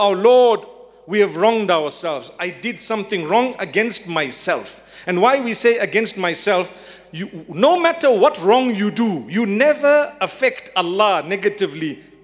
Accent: Zimbabwe; I'm from Zimbabwe, by the way, not from South Africa.

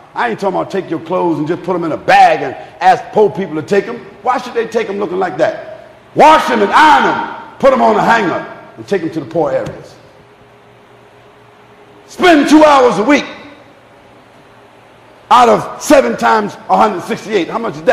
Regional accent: Trinidad & Tobago; My vision as a Trinidadian, as a young person, as a Muslim, this is my vision for Trinidad.

